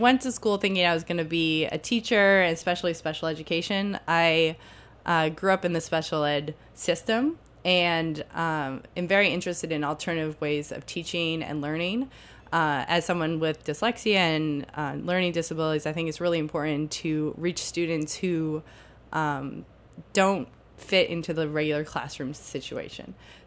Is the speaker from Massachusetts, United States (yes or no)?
yes; Boston, Massachusetts, United States; I grew up mostly in the Boston area, and I moved to New York just about a year ago